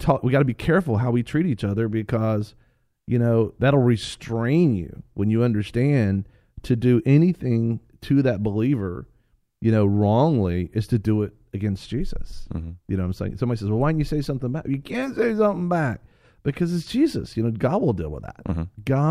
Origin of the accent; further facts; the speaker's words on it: Florida, United States; Well, I'm from Florida. We have wet heat.